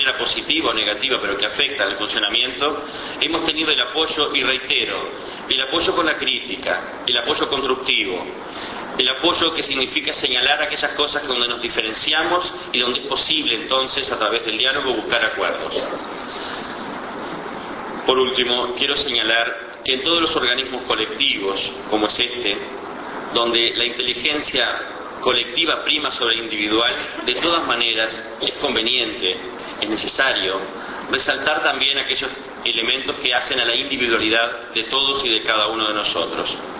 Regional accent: Uruguay; identidad nacional, indisolublemente asociada a nuestro criterio de por qué somos distintos como orientales, como uruguayos insertos en América Latina.

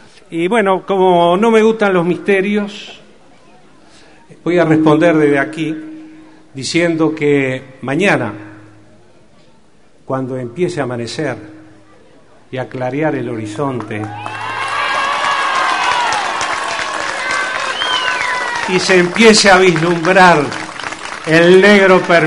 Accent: Villa Soriano, Soriano, Uruguay; los hombres y mujeres de esta villa, los hombres y mujeres de mi tierra.

